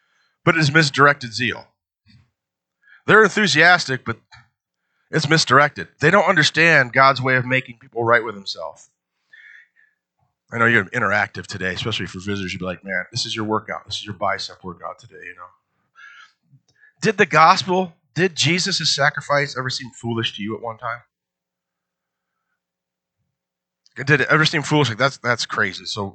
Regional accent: United States; We don't like this. We're American.

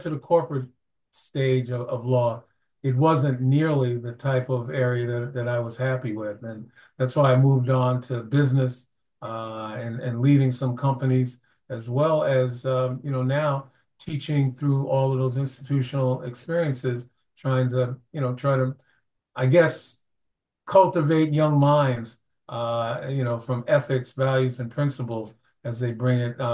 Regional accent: New York, United States; I was a prosecutor in my hometown, Brooklyn, New York, and could do some good things there.

